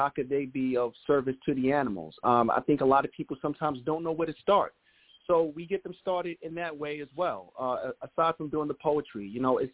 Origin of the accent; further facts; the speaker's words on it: New York, United States; being that I'm from New York, I'm inspired by New York.